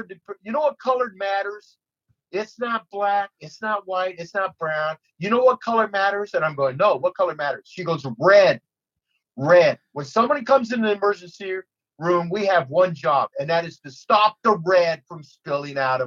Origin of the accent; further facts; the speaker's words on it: Tucson, Arizona, United States; You know I grew up around the Mexican and the black communities in Tucson, right? I mean, I grew up with these kids.